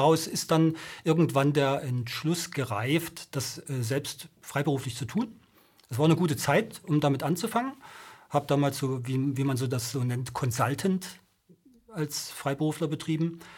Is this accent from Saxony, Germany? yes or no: yes; Dresden, Saxony, Germany; accent: Saxon; also born or lived in Dessau; Aber seit 1965 bin ich Dresdner. Also ich bin schon ein richtiger, echter Dresdner und liebe diese Stadt auch ungemein.